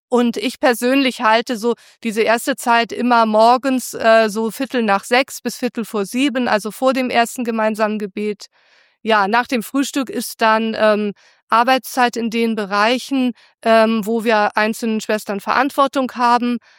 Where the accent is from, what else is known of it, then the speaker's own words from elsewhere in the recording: Hamburg, Germany; Ich bin in Hamburg aufgewachsen, komme aus der Großstadt. Also so, dass von daher Stadt für mich schon was sehr Vertrautes hat. Und ich komme jetzt aus einer Familie, die ich jetzt nicht unbedingt als religiös bezeichnen würde.